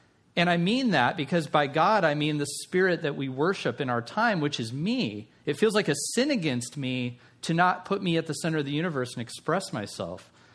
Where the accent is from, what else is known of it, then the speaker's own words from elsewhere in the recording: Tucson, Arizona, United States; growing up in Tucson, I did swim lessons. I'm sure that's not just a Tucson thing.